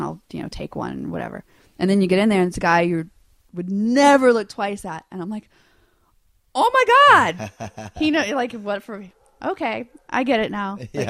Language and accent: English; Louisiana, United States; I grew up in Louisiana with no money.